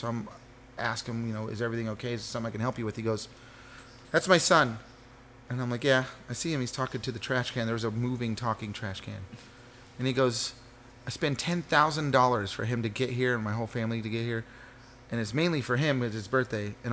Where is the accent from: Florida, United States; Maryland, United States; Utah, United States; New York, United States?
Florida, United States; Davenport; Growing up where I grew up in Davenport, we were surrounded by vacation homes. All of our neighbors were there for 10 minutes and then they weren't.